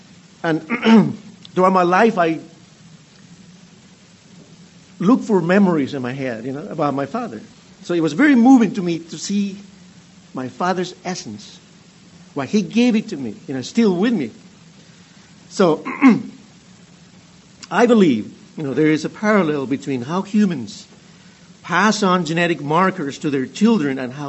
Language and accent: English; Peru; English is a second language; moved away as an adult; now in United States; I'm originally from the very deep south, as in South America. I'm from Peru. You can probably tell the deep south accent. I've been in the United States.